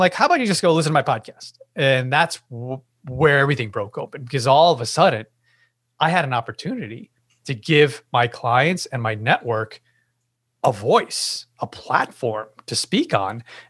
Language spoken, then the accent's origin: English; Yonkers, New York, United States; I definitely born and raised here in the wonderful and beautiful Yonkers, New York, which I like to say was the suburbs.